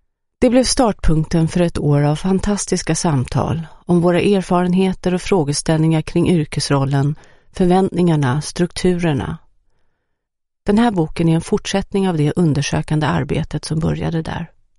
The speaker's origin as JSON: {"language": "Swedish", "town": "Washington", "region": "District of Columbia", "country": "United States", "tie": "born or raised there", "lives_now": "Sweden", "said": "Den skadade veteranens värld har jag sett mycket av under min uppväxt i Washington DC."}